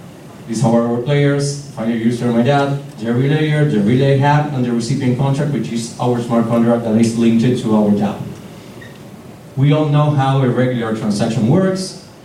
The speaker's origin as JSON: {"language": "English", "region": "Buenos Aires", "country": "Argentina", "second_language": "English", "said": "I'm from Buenos Aires, Argentina."}